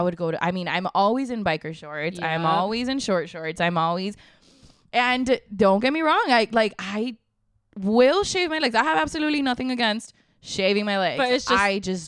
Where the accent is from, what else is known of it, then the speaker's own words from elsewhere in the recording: Chicago, Illinois, United States; Like, I'm from Chicago. That's literally what I would do to school.